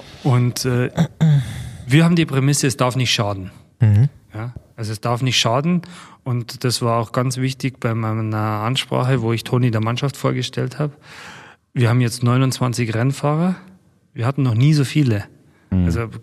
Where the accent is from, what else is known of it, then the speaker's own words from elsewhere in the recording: Bavaria, Germany; Wir kommen aus Bayern, er kommt aus Bayern.